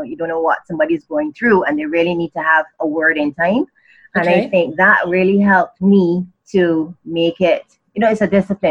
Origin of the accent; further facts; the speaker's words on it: Barbados; I was born and raised in Barbados of Barbadian parents.